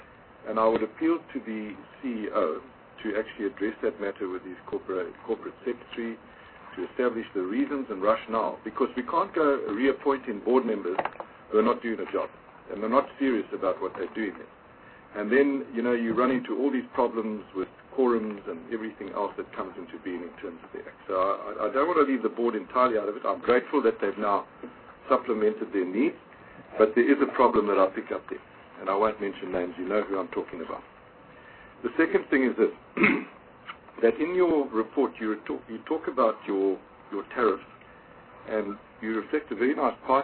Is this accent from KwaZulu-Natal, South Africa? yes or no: no; East London, Eastern Cape, South Africa; And I'm very grateful that you've opened up an office in East London, in my hometown, because every port should have somebody like you to be able to relate to.